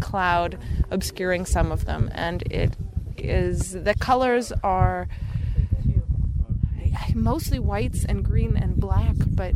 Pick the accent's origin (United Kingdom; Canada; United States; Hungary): Canada; I'm Canadian.